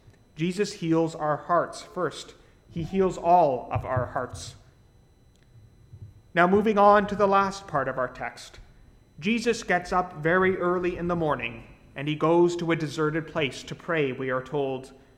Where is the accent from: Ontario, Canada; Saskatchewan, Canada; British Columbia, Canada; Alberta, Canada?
Ontario, Canada; London; At the church I grew up in back in London, Ontario